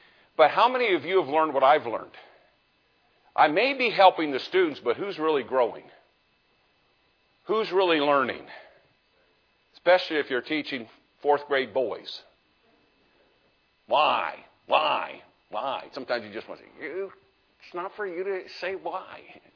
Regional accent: Indianapolis, Indiana, United States; We had, when I grew up in the Indianapolis Speedway, you know, rev it up.

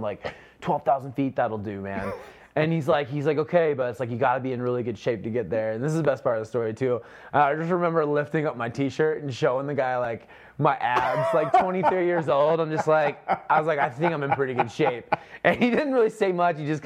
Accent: Omaha, Nebraska, United States; I was like, I'm from Omaha. Like, I only slept like 15 minutes last night.

